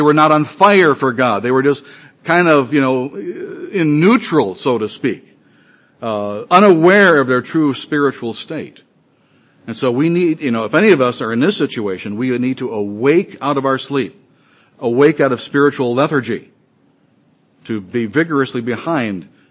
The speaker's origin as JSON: {"language": "English", "town": "Detroit", "region": "Michigan", "country": "United States", "tie": "born or raised there", "said": "I'm a Michigan boy. I grew up in the Detroit area."}